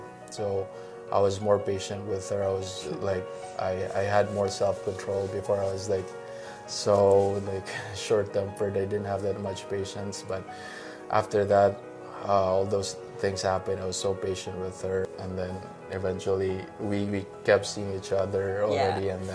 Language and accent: English; Philippines; now in Canada; I'm from Philippines. And we came here in Canada in 2015.